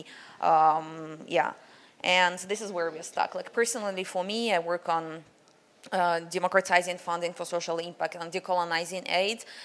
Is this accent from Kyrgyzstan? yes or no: yes; Kyrgyzstan; So I'm originally from Kyrgyzstan. And in Kyrgyzstan, we're famous for felt, production of felt and carpets and hats you may have seen.